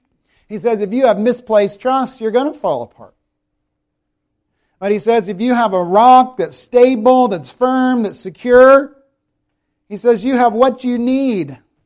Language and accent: English; South Carolina, United States; accent: Southern; No, I'm from South Carolina. And it's, I could hear a little bit of it, but. But I've gotten some feedback that most people like it. I like that Southern accent. So, well, I'm stuck with it